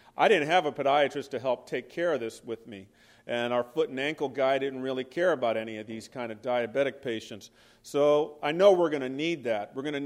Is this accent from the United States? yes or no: yes; Los Angeles, California, United States; I'm graduating from the University of Tennessee, and I love the place. I was a Los Angeles guy, but I enjoyed my fellowship.